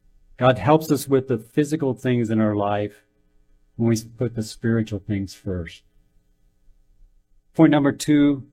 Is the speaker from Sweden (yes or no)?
no; Kansas, United States; I tell people sometimes, I'm from Kansas, I just put things in simple terms.